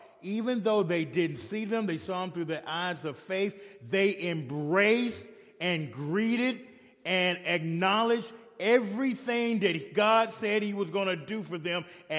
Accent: the South, United States; I'm from the South, like you said

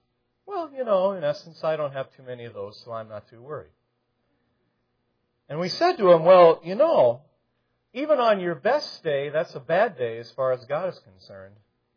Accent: Twin Cities, Minnesota, United States; I remember growing up in the Twin Cities

